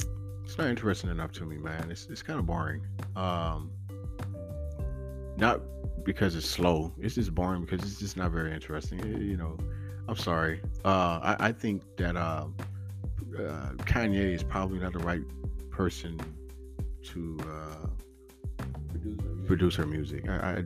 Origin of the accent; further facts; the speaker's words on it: California, United States; You know, I'm from the West Coast, I'm from Cali, and I that's my beloved state.